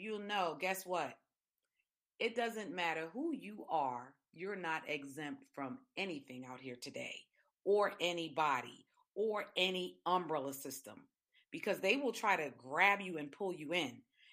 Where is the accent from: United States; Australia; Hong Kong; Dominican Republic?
Dominican Republic; I remember growing up in the Dominican Republic, I didn't have shoes.